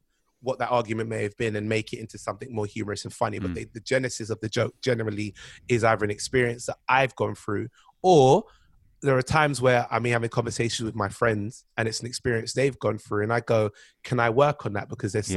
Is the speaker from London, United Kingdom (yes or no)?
yes; London, United Kingdom; And then I said, I'm from London.